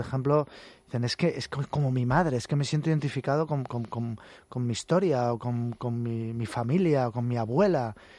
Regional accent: Spain; como somos españoles

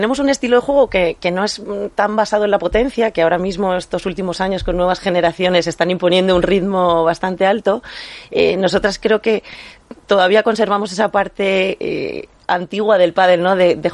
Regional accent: Cartagena, Region of Murcia, Spain; Cartagenera, pero bueno, siempre he vivido en La Manga del Mar Menor y bueno, ya desde los 18 un poco que despegué de allí, pero es como mi rincón de siempre

